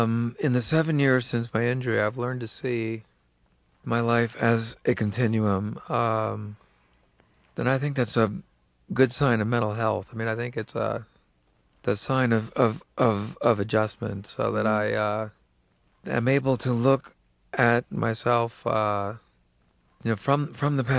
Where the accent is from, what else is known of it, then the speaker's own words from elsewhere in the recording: Princeton, New Jersey, United States; I mean, I'm a preppy from Princeton